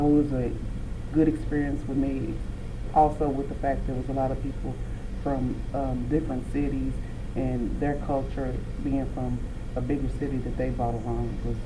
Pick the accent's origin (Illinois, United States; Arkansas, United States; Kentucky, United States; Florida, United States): Kentucky, United States; Frankfort; I was born in Frankfort, Kentucky in 1967, October 5th.